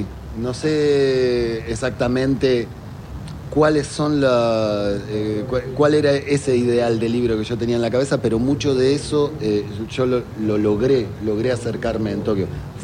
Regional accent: Rafael Calzada, Buenos Aires Province, Argentina; Sí, yo soy de Calzada.

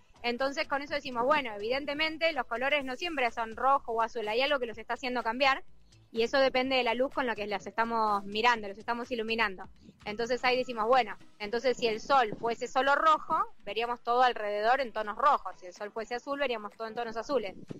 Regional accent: La Plata, Buenos Aires Province, Argentina; Soy de acá, de La Plata, sí.

